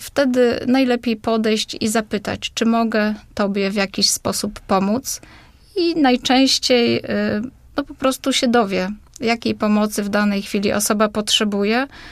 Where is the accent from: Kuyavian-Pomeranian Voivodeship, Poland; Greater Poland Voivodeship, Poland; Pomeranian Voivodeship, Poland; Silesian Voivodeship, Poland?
Greater Poland Voivodeship, Poland; Poznań; My tutaj poznaniacy jeszcze ten dworzec jakoś może lepiej znamy